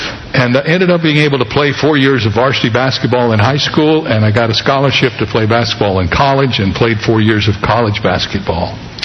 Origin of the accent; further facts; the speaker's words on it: Cedarville, Ohio, United States; As most of you know, I grew up in Ohio, in a rural area called Cedarville, located between Dayton and Columbus.